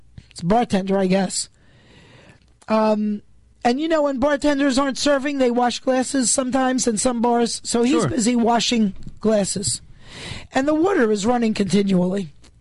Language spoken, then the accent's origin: English; New York City, New York, United States; I grew up in New York City. We had summertime water shortages.